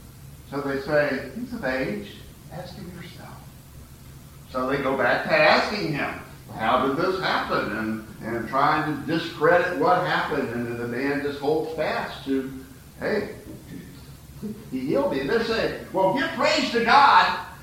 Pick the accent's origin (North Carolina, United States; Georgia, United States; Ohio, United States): Georgia, United States; Macon; My hometown newspaper, I think, loves controversy. They have a perverse sense of humor. Saturday mornings, well, first off, let me tell you, Macon, Georgia is in the center of the heart of the Bible Belt.